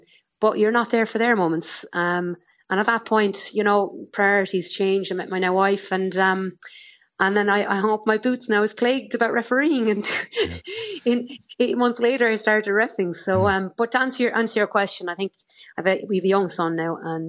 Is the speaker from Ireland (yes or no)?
yes; Ireland; as an Irish person